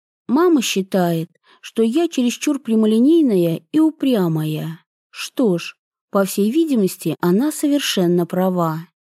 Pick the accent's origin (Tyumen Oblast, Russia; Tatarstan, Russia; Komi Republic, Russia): Tatarstan, Russia; Yagodnoye; now in Kazan, Russia; Моя малая родина – небольшой поселок Ягодное в одном из примыкающих к Казани районов. От города его отделяют 80 километров. Путь лежит через Волгу.